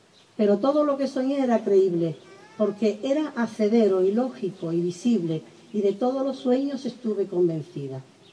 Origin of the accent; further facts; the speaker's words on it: Huelva, Andalusia, Spain; also born or lived in Seville; yo también vengo de Sevilla, aunque soy de Huelva